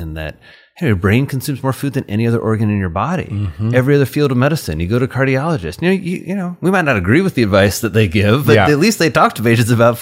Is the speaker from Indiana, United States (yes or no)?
yes; Indiana, United States; I mean, I grew up, my parents, when I was 6, moved to really, really rural Indiana. So I grew up in Crawford County, which is just...